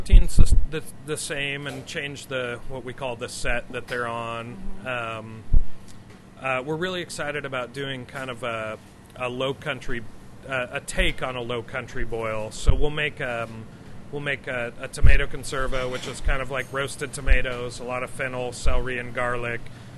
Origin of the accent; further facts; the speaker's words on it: Montana, United States; which I'm from Montana originally, so I assumed that was bison ribs.